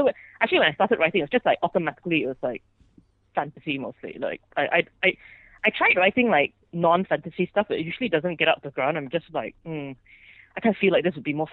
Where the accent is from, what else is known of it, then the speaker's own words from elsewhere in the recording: Malaysia; as a Malaysian